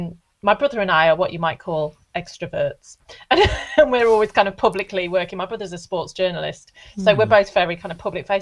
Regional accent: Burton-on-Trent, West Midlands, United Kingdom; accent: Midlands; Oh, I'm from Burton-on-Trent.

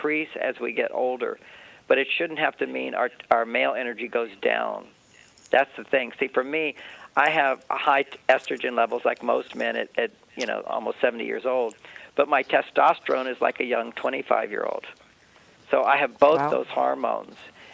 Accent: Texas, United States; I grew up in Texas, you know.

